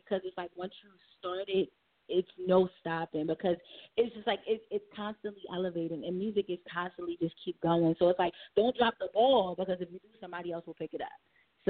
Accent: Philadelphia, Pennsylvania, United States; I am from Philly, and I'm a singer-songwriter.

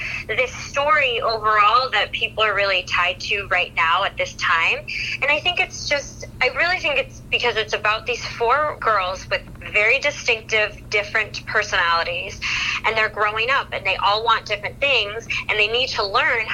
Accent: Massachusetts, United States; and I grew up in Massachusetts near where the March sisters grew up, so the story has always been important to me.

